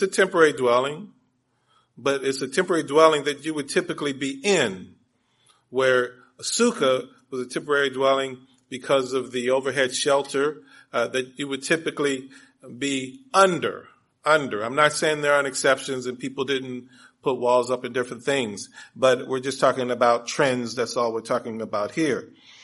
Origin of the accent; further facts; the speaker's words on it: Washington, District of Columbia, United States; born there; Long story short, I was born in Washington, D.C. Not a lot of tent building in Washington, D.C.